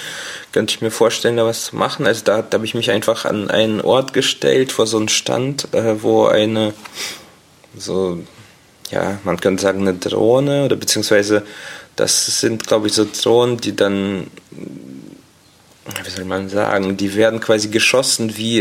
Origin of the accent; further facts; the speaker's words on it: Dortmund, North Rhine-Westphalia, Germany; ich komme irgendwie hier aus Dortmund, Nordstadt